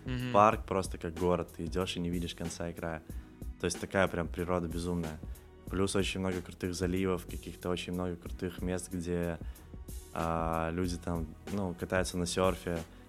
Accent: Belarus; мы из Беларуси.

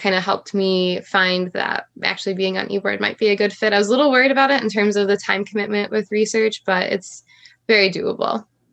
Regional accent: Michigan, United States; which sounds counterintuitive to say it because I'm from Michigan, but I still went away for undergrad

